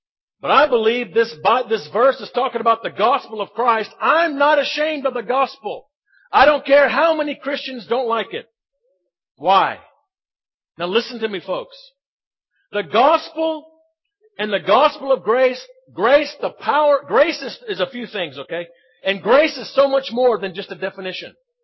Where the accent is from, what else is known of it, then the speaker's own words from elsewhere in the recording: United States; moved away as an adult; now in South Africa; Now, I deal in dollars. I'm American. Our supporters back home, they give us dollars.